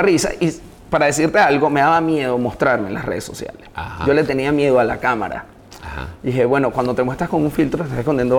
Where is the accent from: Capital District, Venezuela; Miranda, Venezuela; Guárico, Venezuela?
Miranda, Venezuela; Los Teques; moved away; De verdad me encanta mi pueblito.